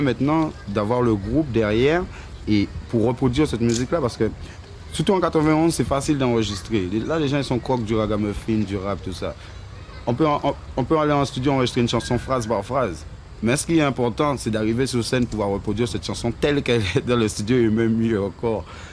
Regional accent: France; On vit notre réalité ici en France, on est français ici en France, on vit avec des Français dans une réalité française.

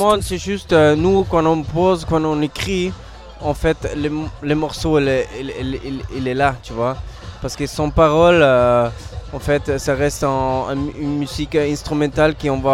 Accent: Austria; Ouais, je viens d'Autriche.

